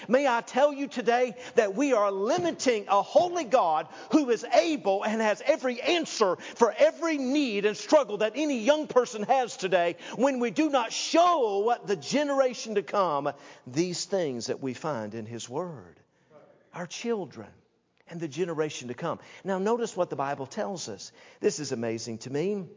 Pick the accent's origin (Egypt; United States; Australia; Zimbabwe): United States; Tennessee; And I told him about myself, and I said that I was from Tennessee